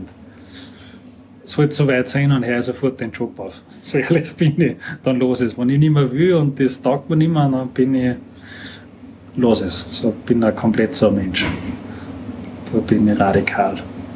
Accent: Salzburg, Austria; Das beste Beispiel ist einfach so, wie es jetzt gerade die Mosby-Zeit bei uns in Pinzgau heißt

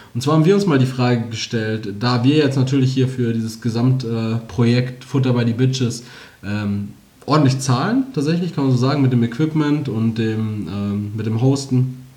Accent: Castrop-Rauxel, North Rhine-Westphalia, Germany; Habt ihr hier sowas in Gelsenkirchen nicht so? Also Stadtanzeige heißt das bei uns in Castrop?

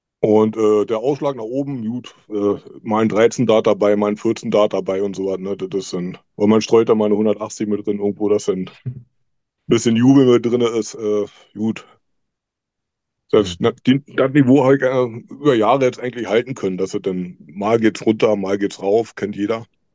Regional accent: Mecklenburg-Vorpommern, Germany; Und ja, dann, wie gesagt, alles abgegrast, was zu machen war in Mecklenburg. Da die Rangliste mitgespielt, auch ohne Punkte und so weiter, ne? Weil da hast du ja als Mecklenburger

